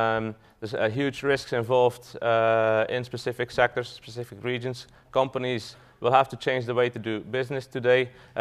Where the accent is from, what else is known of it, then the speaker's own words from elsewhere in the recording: Belgium; now in Dublin, Ireland; For those who don't know me, I'm born and raised in Belgium, but I live in Ireland, in Dublin.